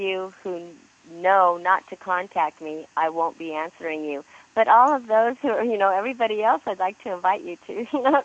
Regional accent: Anaheim, California, United States; So, yeah, I'm from Anaheim. I'm just a California girl.

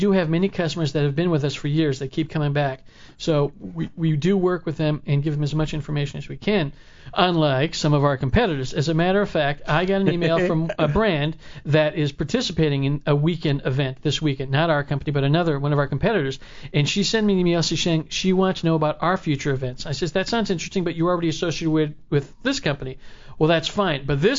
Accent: Los Angeles, California, United States; We were born at General Hospital downtown L.A., which is now USC Medical. So we were born and raised here in Southern Californ

